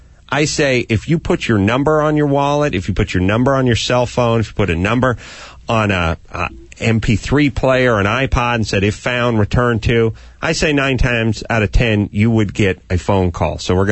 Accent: Los Angeles, California, United States; People from Los Angeles, and I come from Southern California in Los Angeles.

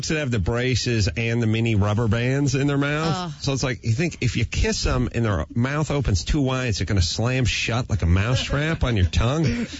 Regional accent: North Hollywood, California, United States; Let me tell you this. I grew up in North Hollywood.

